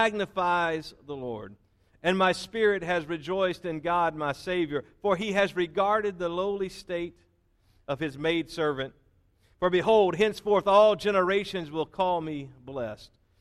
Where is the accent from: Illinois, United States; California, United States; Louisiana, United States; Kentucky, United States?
Louisiana, United States; When I was a teenager growing up in Louisiana, there were certain music that I listened to.